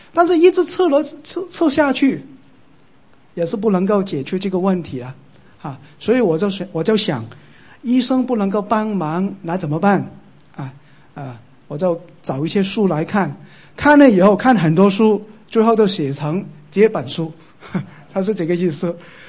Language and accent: Chinese; Hong Kong